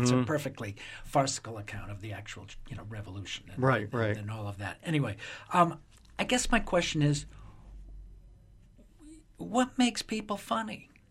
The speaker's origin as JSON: {"language": "English", "town": "New Bedford", "region": "Massachusetts", "country": "United States", "said": "I'm saying that as an Irish-American from New Bedford, Massachusetts."}